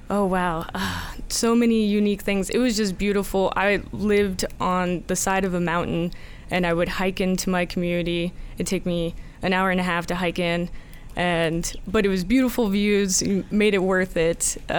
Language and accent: English; New Mexico, United States; And a great thing about growing up in New Mexico is I had the opportunity to learn Spanish as the first language to read and write.